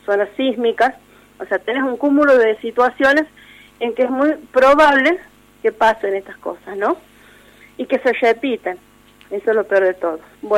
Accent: La Rioja, Argentina; now in Jáchal, Argentina; yo no soy de Hacha, ¿sí? No soy sanjuanina, soy de la provincia de La Rioja, soy vecina, pero hace ya más de 10 años que vivo acá en Hacha

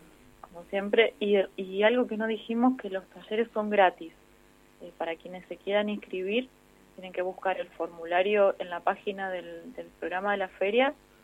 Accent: Buenos Aires, Argentina; De hecho, yo soy del interior de Buenos Aires, y es totalmente diferente, ¿no?, la situación con respecto a capital, ¿no?

